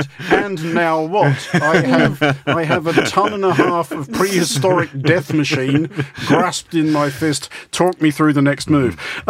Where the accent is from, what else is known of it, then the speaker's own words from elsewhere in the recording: Australia; growing up in Australia